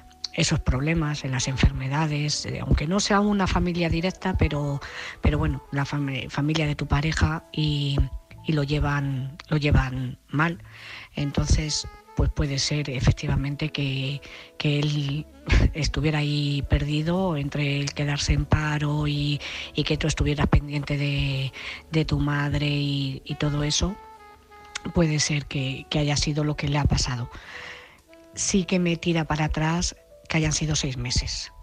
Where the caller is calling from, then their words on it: Madrid, Community of Madrid, Spain; de Madrid